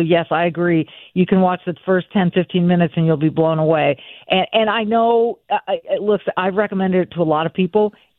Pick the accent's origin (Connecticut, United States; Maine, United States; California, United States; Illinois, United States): California, United States; moved away as an adult; now in Minnesota, United States; the state of Minnesota, I've lived here for 30 years. I was not raised here. I was raised in California, but I wanted to go to a much more leftist state, so I came to Minnesota.